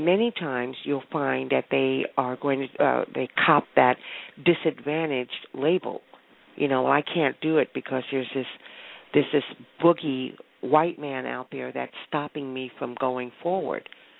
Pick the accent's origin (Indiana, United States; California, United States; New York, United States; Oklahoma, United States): California, United States; Los Angeles; Yes. That's where I grew up, as a matter of fact.